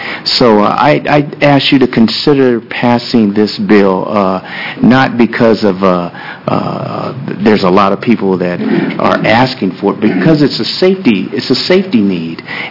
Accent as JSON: {"language": "English", "town": "Portland", "region": "Oregon", "country": "United States", "said": "I'm from Portland, Oregon. I'm also on the Portland Commission on Disability."}